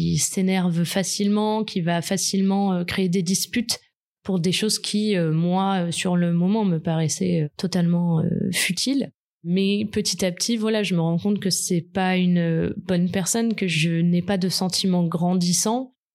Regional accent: Provence-Alpes-Côte d'Azur, France; J'ai 18 ans, je suis en terminale. Voilà, donc je viens de la Côte d'Azur

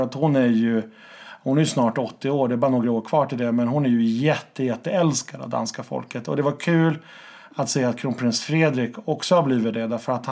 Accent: Sweden; Det är ju först de sista åren som vi svenskar har börjat anamma det här.

